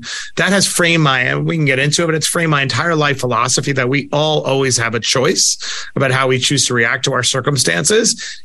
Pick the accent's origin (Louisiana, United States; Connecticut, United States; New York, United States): New York, United States; Queens; But I grew up in Queens, New York, product of a single mom who was amazing, fiercely brilliant, but we were very, very poor and very, very desperate.